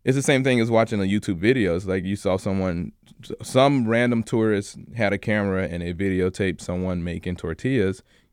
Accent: the South, United States; I'm from the South. I like cooking all of that.

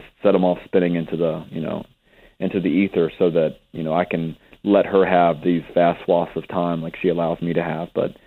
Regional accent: North Carolina, United States; I'm from North Carolina. I wrote this book set in North Carolina.

